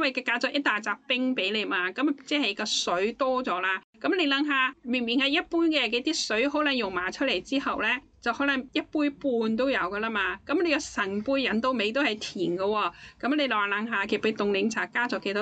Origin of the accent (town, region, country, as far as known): Hong Kong